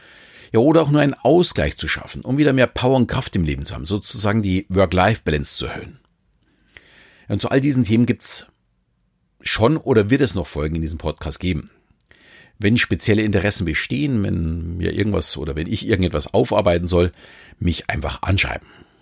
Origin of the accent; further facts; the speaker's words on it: Munich, Bavaria, Germany; fühle mich, auch wenn ich mittlerweile mit meiner Familie etwas außerhalb wohne, noch als echter Münchner. Geboren und aufgewachsen in der bayerischen Landeshauptstadt und auch beruflich bin ich immer in meiner Heimat geblieben.